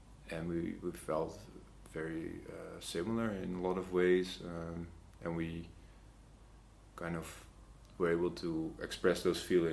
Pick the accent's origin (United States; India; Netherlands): Netherlands; Meidrecht; English is a second language; so I grew up in Meidrecht, which is a village quite close to Amsterdam, actually. It's about 30 kilometers from here.